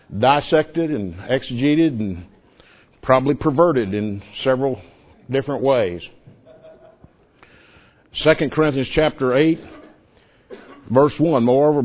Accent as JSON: {"language": "English", "region": "Oklahoma", "country": "United States", "also_born_or_lived": "New England, United States", "lives_now": "Texas, United States", "said": "We're originally from Oklahoma."}